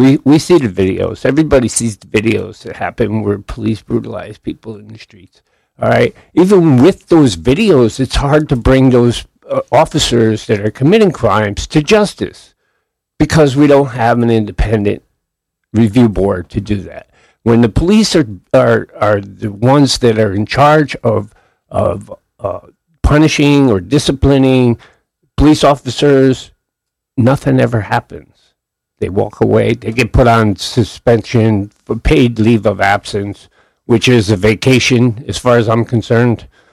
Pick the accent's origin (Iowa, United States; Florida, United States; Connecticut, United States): Connecticut, United States; West Haven; I grew up in West Haven.